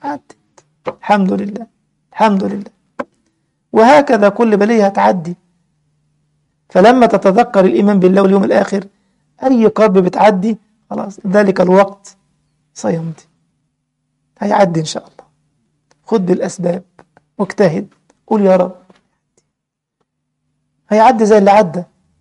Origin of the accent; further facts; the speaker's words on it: Egypt; قيمة البيتزا تقريبا 60 جنيه، بلدنا مصر يعني 60 جنيه